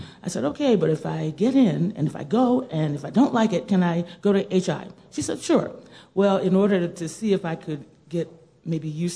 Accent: Norfolk, Virginia, United States; I'm from Norfolk. I went to African-American Catholic Elementary School, but I went to Norfolk Catholic High School, which was integrated.

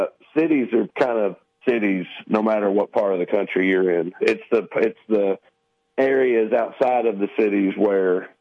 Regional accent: Salina, Tennessee, United States; moved away; I can't really elaborate on this any, because I had long since moved away from my hometown. I don't know the story. I don't know how it went or anything like that. But … did come through Salina, Tennessee.

